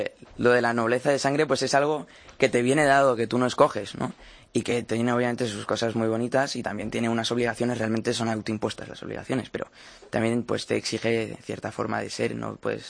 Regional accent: Madrid, Community of Madrid, Spain; Yo soy madrileño. Bueno, yo he nacido en Madrid y he vivido toda mi vida en Madrid. Pero sí que es cierto que me identifico mucho también con otros lugares de España.

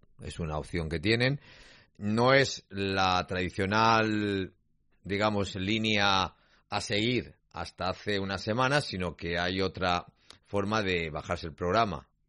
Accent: Catalonia, Spain; yo soy del 3,6% de catalanes que somos del español.

